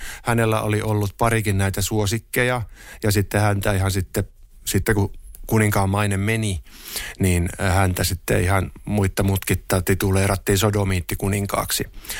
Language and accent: Finnish; Turku, Southwest Finland, Finland; Sen mä oon joskus tuolla Turun päässä kotikaupungissani erikseen sanonut tämän anekdootin